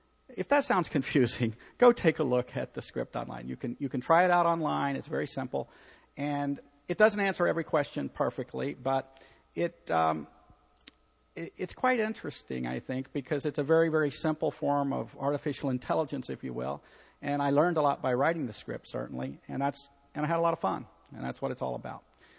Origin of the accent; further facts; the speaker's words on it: Cincinnati, Ohio, United States; I'm a Reds fan because I grew up in Cincinnati.